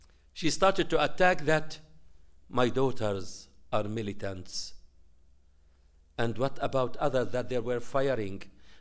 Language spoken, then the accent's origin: English; Jabalia, Gaza Strip, Palestine; I wanted them to know that I am from Jabalia refugee camp, with the full meaning.